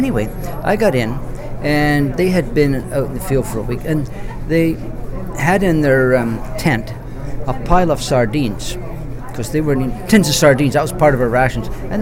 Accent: Scotland, United Kingdom; although I'm Scottish, I'm not a fisherman at all

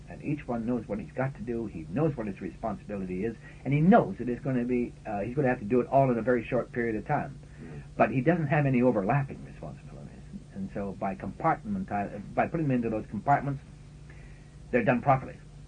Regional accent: Canada; So as a Canadian, from a Canadian point of view

